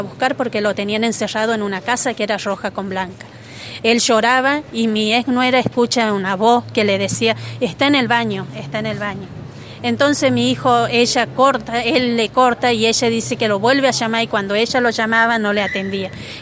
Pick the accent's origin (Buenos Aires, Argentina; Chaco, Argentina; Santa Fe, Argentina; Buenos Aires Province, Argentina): Chaco, Argentina; yo soy del Chaco, como les comenté.